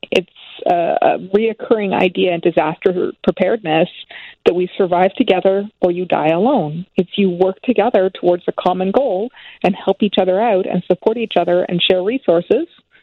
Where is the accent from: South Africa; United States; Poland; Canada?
Canada; I am Canadian, so I'm also looking at the U.S.